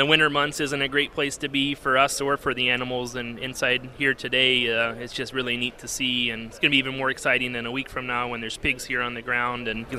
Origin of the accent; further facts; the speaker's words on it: Bowen, Illinois, United States; I grew up here in Hancock County, born and raised on a row crop and livestock farm near Bowen.